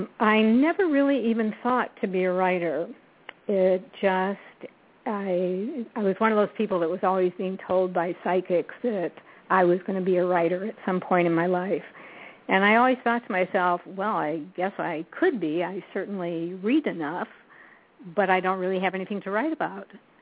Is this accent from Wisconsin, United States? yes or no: no; Michigan, United States; Now, I think I'd been to Canada because I grew up in Michigan, which is close by.